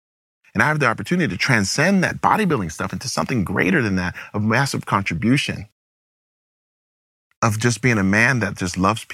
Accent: Seattle, Washington, United States; I grew up in Seattle, there's gray skies all the time.

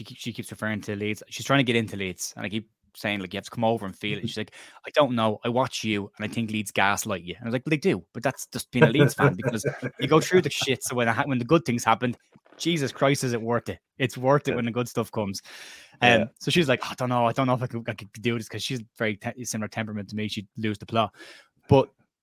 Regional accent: Cork, Munster, Ireland; I'm from Cork in Ireland

